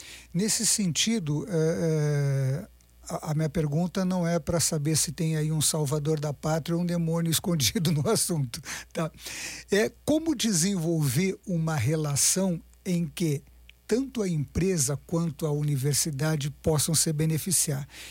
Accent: Dom Pedrito, Rio Grande do Sul, Brazil; now in São Carlos, Brazil; Eu vim de Dom Pedrito, Rio Grande do Sul, fronteira com o Uruguai em 91. Até hoje estou aqui, não vou mais embora.

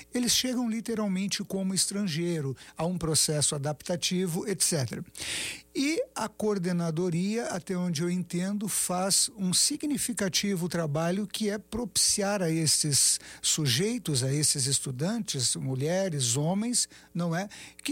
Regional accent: Rio Grande do Sul, Brazil; O clima, para mim, que sou gaúcho, essa cidade é calor pra caramba

